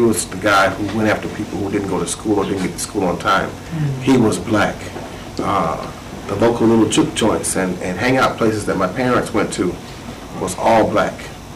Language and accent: English; Hollywood, Florida, United States; born there; I was born in Hollywood, Florida, just in Broward County.